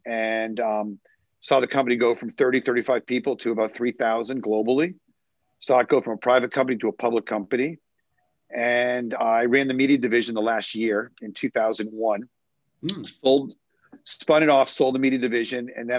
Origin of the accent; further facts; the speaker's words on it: Boston, Massachusetts, United States; moved away as an adult; now in New York City, United States; So I was born and bred in Boston, Massachusetts, went to school down in New Orleans, Tulane University, Green Wave.